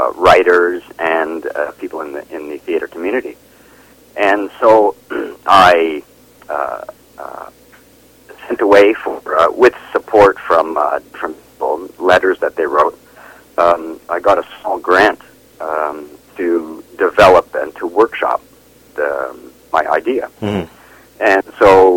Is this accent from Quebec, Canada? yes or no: yes; Montreal, Quebec, Canada; But I do mention, growing up in Montreal, and my time in school